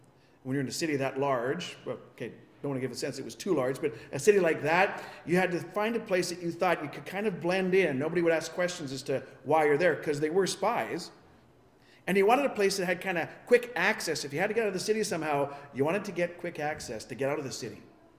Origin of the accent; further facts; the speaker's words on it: England, United Kingdom; I'm an English guy